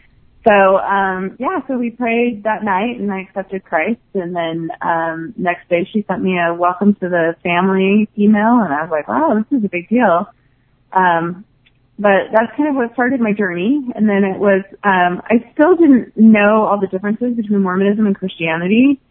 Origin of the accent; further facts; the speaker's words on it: Provo, Utah, United States; Okay, so I was born and raised in the Mormon Church in Provo, Utah, which back in the 80s, 90s was fairly, I think my high school was maybe 99 or 98% LDS. So I grew up in a very LDS culture.